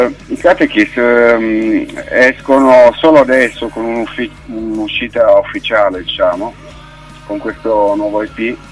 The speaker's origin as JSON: {"language": "Italian", "region": "Piedmont", "country": "Italy", "said": "ci sono almeno dalle nostre parti in Piemonte ci sono pochi locali"}